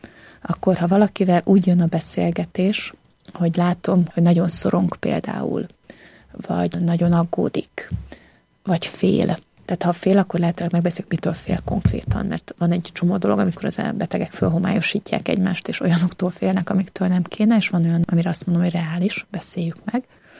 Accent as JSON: {"language": "Hungarian", "town": "Szeged", "region": "Csongrád-Csanád", "country": "Hungary", "said": "alföldiként álltam ott, Szegedről jöttem"}